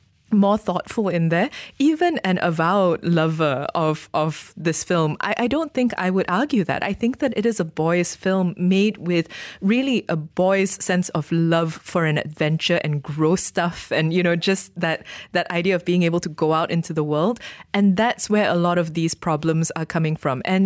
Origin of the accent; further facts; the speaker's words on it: Malaysia; we are all Malaysian, first and foremost, of course